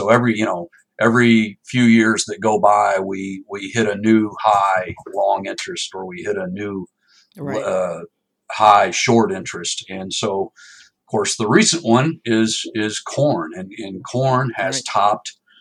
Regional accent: Lubbock, Texas, United States; born there; I was born in Lubbock, Texas.

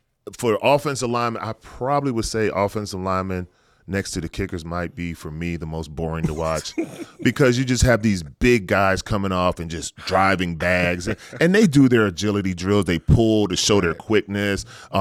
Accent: the South, United States; Yeah, I'm from the South. I'm a country boy. That weather was just too much.

